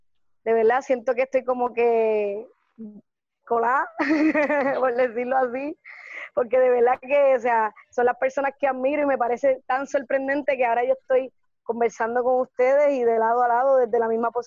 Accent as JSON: {"language": "Spanish", "town": "Guayanilla", "country": "Puerto Rico", "said": "yo represento a mi pueblo de Guayanilla, en la alcaldía, con mucho orgullo"}